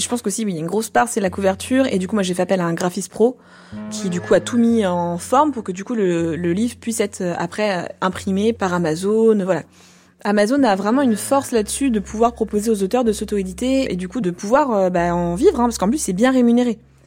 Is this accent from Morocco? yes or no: no; France; qui sont hyper surprises de découvrir que je suis française en fait.